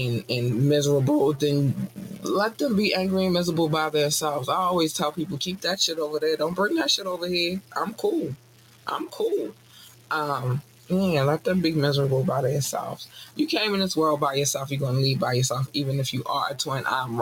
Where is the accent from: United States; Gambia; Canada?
Canada; I can't help how I talk because I'm Canadian.